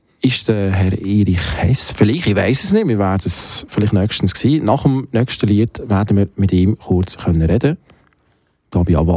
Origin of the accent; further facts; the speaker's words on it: Switzerland; weil ich bin mich als Schweizer gewohnt, an der Top-Position von der Rangliste zu sein.